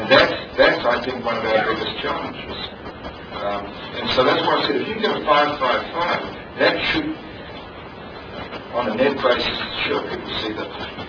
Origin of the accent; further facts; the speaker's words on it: New Zealand; Because in my home country, in New Zealand, there is this entity called the High Salaries Commission.